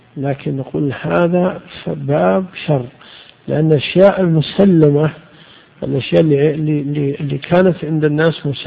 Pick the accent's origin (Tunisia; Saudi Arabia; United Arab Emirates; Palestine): Saudi Arabia; Najd; كان يعني في عندنا في نجد